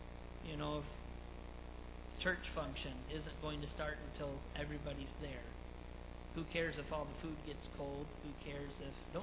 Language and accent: English; United States; now in Cape Verde; I think sometimes they do with us just because we're American.